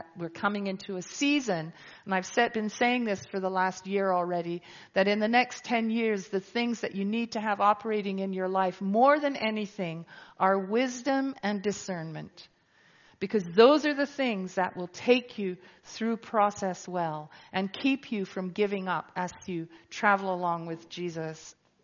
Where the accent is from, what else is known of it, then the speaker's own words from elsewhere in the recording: Folkestone, South East England, United Kingdom; I come from Folkestone